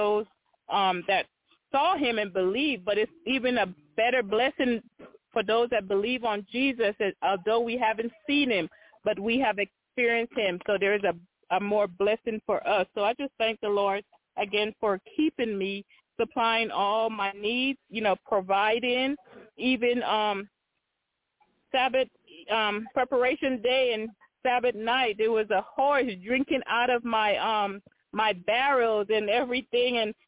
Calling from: Tennessee, United States; I'm calling from Tennessee.

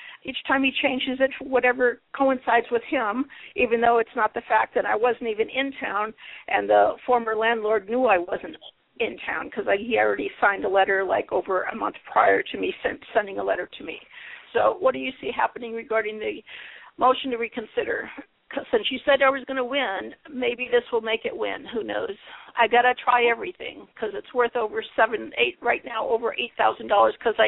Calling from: Phoenix, Arizona, United States; I'm calling from Phoenix, Arizona.

